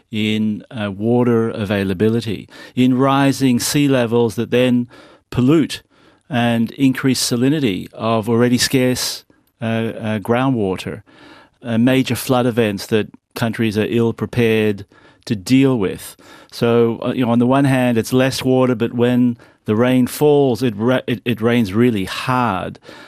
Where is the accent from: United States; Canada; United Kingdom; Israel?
Israel; And, I come from Israel, which is a world leader in water issues.